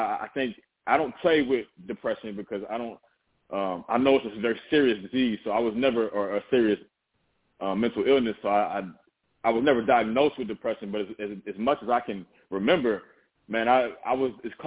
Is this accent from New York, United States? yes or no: no; Edwardsville, Illinois, United States; I was raised in Edwardsville, Illinois, in a house of with six kids, two of my uncles and then my mother.